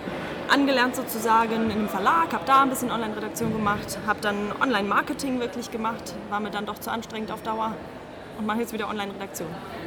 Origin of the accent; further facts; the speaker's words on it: North Rhine-Westphalia, Germany; Aus dem Pott.